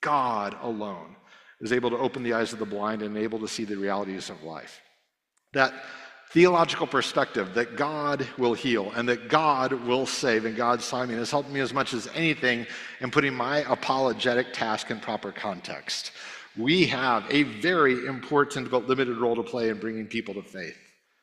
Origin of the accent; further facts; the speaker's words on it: United States; So the fact that I come from the United States might raise some questions in some of your minds